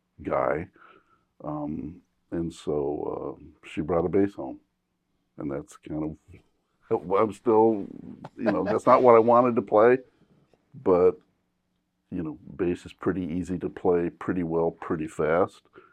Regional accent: Anaheim, California, United States; I usually tell people I'm from Long Beach, because it has a little more street cred.

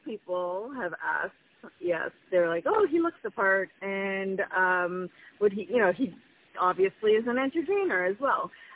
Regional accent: Toronto, Ontario, Canada; I'm going to have some friends drive up from Toronto, my hometown, and for me to be able to perform in front of my my friends and family

